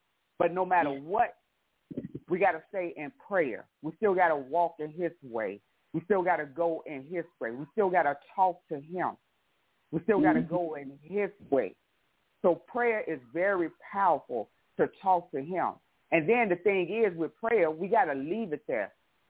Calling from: Beaver Dam, United States; I am from Beaver Dam.

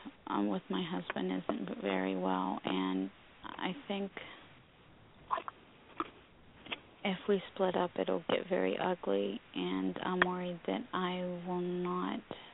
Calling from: Pennsylvania, United States; I'm calling from Pennsylvania.

